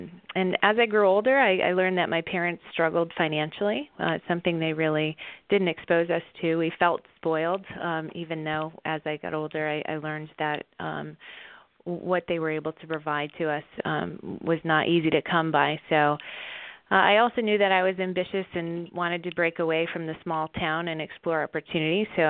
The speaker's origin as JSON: {"language": "English", "region": "Massachusetts", "country": "United States", "tie": "born or raised there", "said": "So I grew up in Massachusetts and grew up with a lot of my mother's traditions."}